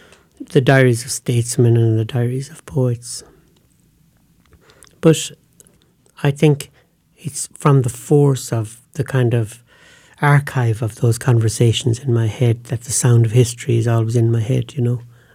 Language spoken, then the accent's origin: English; Cappoquin, Munster, Ireland; I grew up in West Waterford, which is an unusual place on the River Blackwater, mentioned in Joyce's Ulysses. Molly Bloom's first lover came from the place I came from, Capoquin in County Waterford.